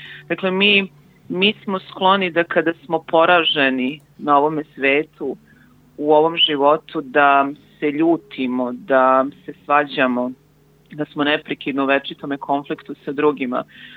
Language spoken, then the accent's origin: Serbian; Knin, Šibenik-Knin County, Croatia; moved away; Ja sam poreklom iz Knina. Izbegla sam kao što su izbegli i mnogi drugi ljudi, ne samo naravno iz tih krajeva, nego iz drugih srpskih krajeva. I dugo nisam bila u Kninu.